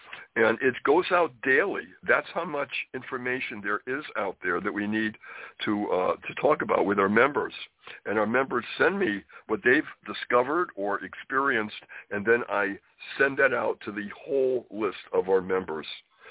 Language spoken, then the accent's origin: English; Springfield, Massachusetts, United States; now in New York, United States; I'm from New England, Springfield, Massachusetts, originally.